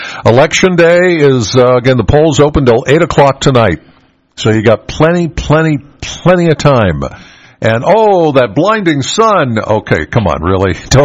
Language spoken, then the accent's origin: English; Penns Valley, Pennsylvania, United States; I know how it works, all right? I'm from Penns Valley. My Lady Rams should be in the state tournament.